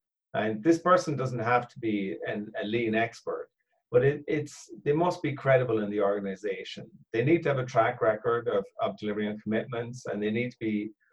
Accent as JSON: {"language": "English", "town": "Cork", "region": "Munster", "country": "Ireland", "lives_now": "Galway, Ireland", "said": "So my own background, you might hear in the accent, is I'm from Cork originally, and it's gotten washed out a bit between working internationally over the years. I'm based in Galway now and work all over the country."}